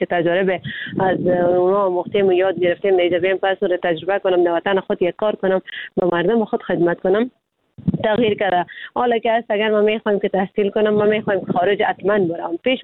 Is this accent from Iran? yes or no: no; Afghanistan; چون ما خود ما افغان هستیم